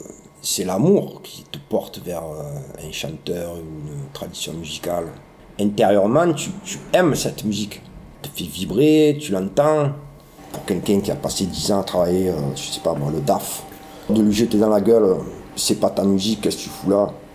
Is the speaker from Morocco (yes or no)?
no; Port-de-Bouc, Provence-Alpes-Côte d'Azur, France; also born or lived in Évreux; Peu importe si moi je suis né à Évreux, moi j'ai grandi à Port-de-Bouc.